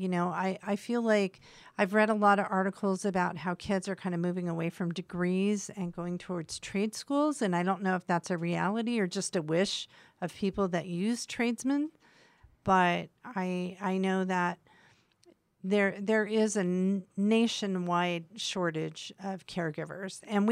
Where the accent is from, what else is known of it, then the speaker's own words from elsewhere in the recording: Mesa, Arizona, United States; also born or lived in Europe / Los Angeles; Well, I was born in Mesa. And we moved here when I was in junior high. And then I've bounced, you know, I lived in Europe. I've lived in LA a couple times, but I've landed at home again.